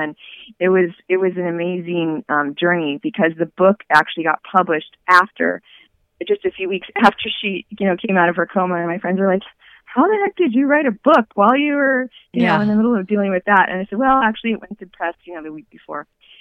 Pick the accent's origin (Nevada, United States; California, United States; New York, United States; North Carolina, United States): California, United States; So my whole dream was to move from Northern California, where I grew up in Silicon Valley, down to Los Angeles